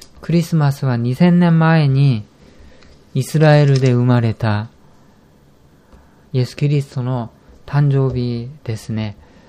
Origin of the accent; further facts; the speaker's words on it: South Korea; Japanese is a second language; 私の生まれ育った韓国は日本と風習というか文化において似ているところが多いんですけれど、